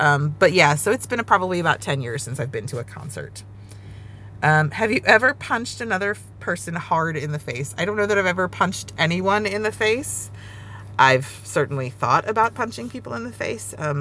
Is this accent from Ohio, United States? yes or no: yes; Ohio, United States; also born or lived in Georgia / New York; I grew up in Ohio, And I lived in Georgia for 10 years. And I lived in New York for 6 years. And now I'm back in kind of the mid-upper South right now.